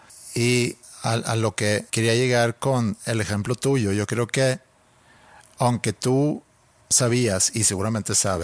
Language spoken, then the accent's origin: Spanish; Stockholm, Stockholm County, Sweden; now in Monterrey, Mexico; Yo crecí en Estocolmo.